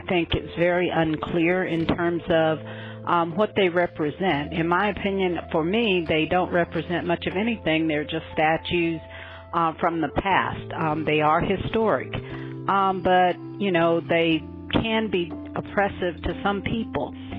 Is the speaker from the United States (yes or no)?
yes; Macon, Georgia, United States; I grew up in the Macon area. I still live in Lozella, Georgia.